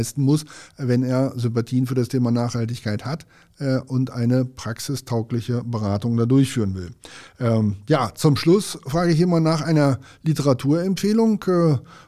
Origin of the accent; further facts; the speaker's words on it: North Rhine-Westphalia, Germany; verabschiede mich wie gewohnt hier aus dem ABC Tower in Köln als Westfale, trotzdem mit einem kölschen Tschö.